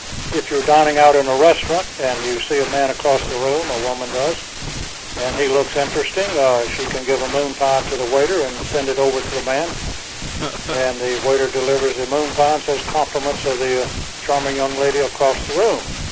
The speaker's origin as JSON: {"language": "English", "town": "Shelby", "region": "North Carolina", "country": "United States", "tie": "born or raised there", "said": "And some of the production machinery for the bakery is made in my hometown of Shelby, North Carolina."}